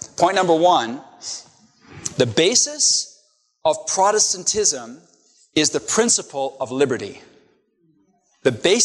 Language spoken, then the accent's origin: English; England, United Kingdom; now in United States; I was raised a Catholic, a Roman Catholic. And in my culture, in my background, where I come from, which is Great Britain, I was born here in the States, but I was raised in England. And I went to Catholic school as a young man